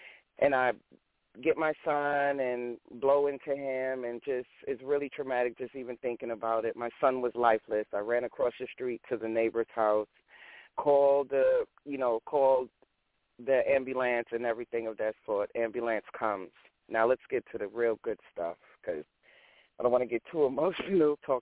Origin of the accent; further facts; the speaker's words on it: New York, United States; moved away as an adult; now in Roanoke, United States; I'm originally from New York. I moved to Virginia probably between 2003-2005